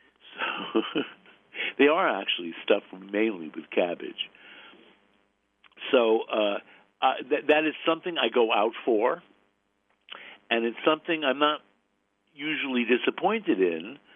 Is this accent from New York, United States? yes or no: yes; Brooklyn, New York, United States; So here's the deal. I grew up in Brooklyn, Jewish.